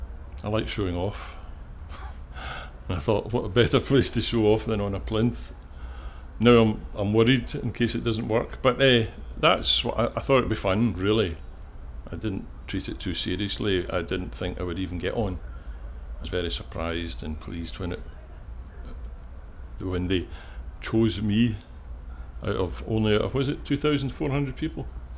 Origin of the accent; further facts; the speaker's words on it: Glasgow, Scotland, United Kingdom; I'm 70 years of age, and I come from Glasgow.